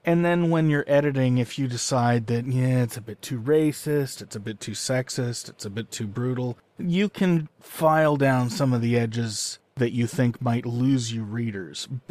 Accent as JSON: {"language": "English", "town": "San Francisco", "region": "California", "country": "United States", "tie": "born or raised there", "said": "Trust me, I grew up in San Francisco in the 80s. It does not smell now like it smelled then."}